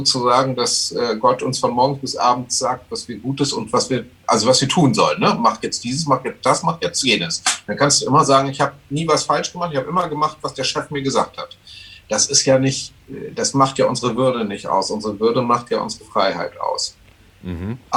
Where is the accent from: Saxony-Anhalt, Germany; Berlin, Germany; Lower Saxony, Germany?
Lower Saxony, Germany; als Jugendlicher in der Lüneburger Heide tief im letzten Jahrtausend